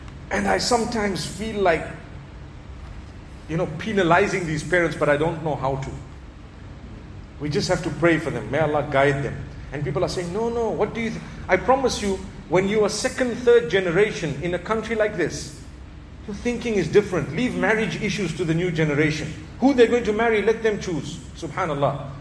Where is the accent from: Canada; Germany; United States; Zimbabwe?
Zimbabwe; I come from Zimbabwe, where food being wasted is not really an option